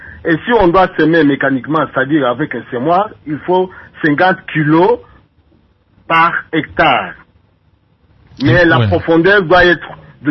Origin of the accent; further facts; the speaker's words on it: Kongo Central, DR Congo; c'est ce que nous utilisons surtout fréquemment ici chez nous au Bas-Congo.